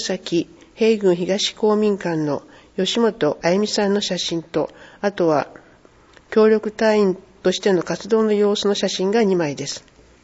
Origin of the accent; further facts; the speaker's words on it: Yamaguchi, Japan; also born or lived in Tokyo; 大学卒業後は東京で地域福祉に関わる仕事をしていましたが、地元山口に帰りたい、地元の役に立ちたいという思いが強くなり